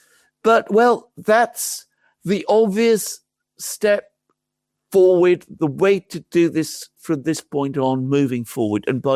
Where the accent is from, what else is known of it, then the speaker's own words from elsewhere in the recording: United Kingdom; As a British person